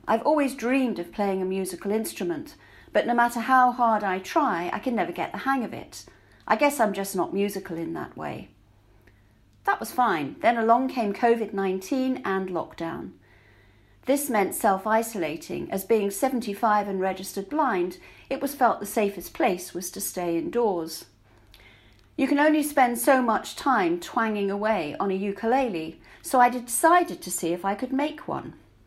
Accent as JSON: {"language": "English", "town": "Somerton", "region": "South West England", "country": "United Kingdom", "tie": "born or raised there", "said": "I would join the U3A ukulele group in my hometown of Somerton."}